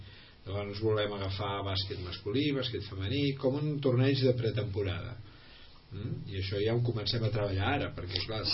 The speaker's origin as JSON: {"language": "Catalan", "town": "Lleida", "region": "Catalonia", "country": "Spain", "said": "jo soc de Lleida."}